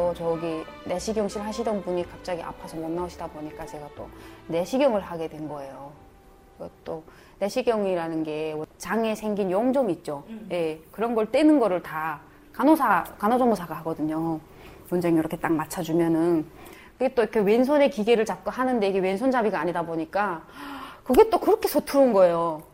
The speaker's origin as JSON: {"language": "Korean", "country": "North Korea", "lives_now": "South Korea", "said": "내가 저쪽에 탈북민이라는 거를 감춰고"}